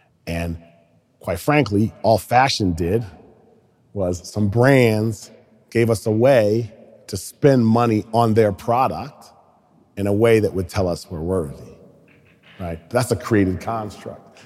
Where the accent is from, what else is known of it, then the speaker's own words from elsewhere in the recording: New England, United States; I grew up in New England, which influenced a lot.